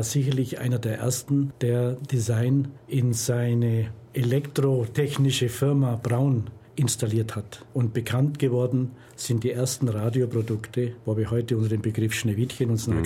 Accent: Augsburg, Bavaria, Germany; now in Ulm, Germany; Ich bin Augsburger.

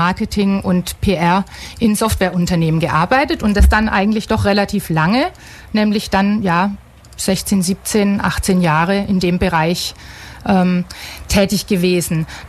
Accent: Pforzheim, Baden-Württemberg, Germany; born there; now in Ulm, Germany; Ich komme ursprünglich nicht aus Ulm. Das heißt, ich bin gebürtig in Pforzheim und dann erst mal übers Studium nach Regensburg gegangen und dann nach dem Studium hier in Ulm für meine erste Tätigkeit.

